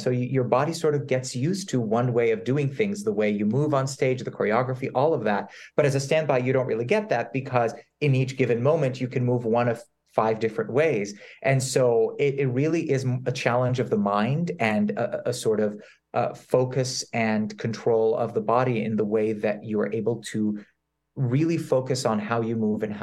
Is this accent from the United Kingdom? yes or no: no; Lebanon; moved away; As someone who didn't grow up here, I grew up in Lebanon, I did not know that.